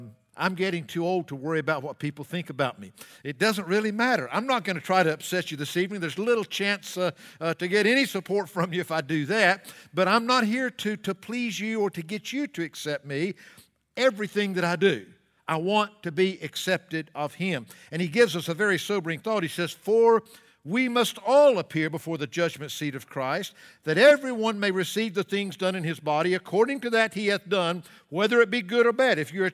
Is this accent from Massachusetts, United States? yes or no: no; North Carolina, United States; and I am from North Carolina, so I'm truly a Southern boy